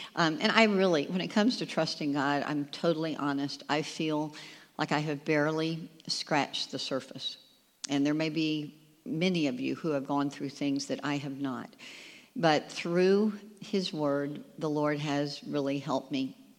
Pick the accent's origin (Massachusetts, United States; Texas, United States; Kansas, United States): Texas, United States; I had, growing up in Texas in a Baptist church, I remember we had a pastor, and he used to love to do this.